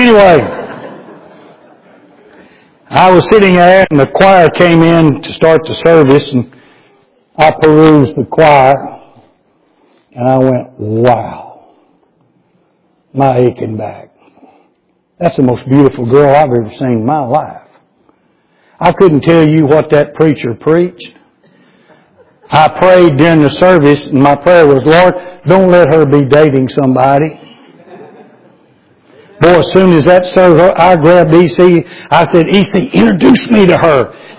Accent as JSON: {"language": "English", "town": "Garland", "region": "Texas", "country": "United States", "tie": "born or raised there", "said": "E.C. was youth pastor at Middle Road Baptist in Garland, my hometown."}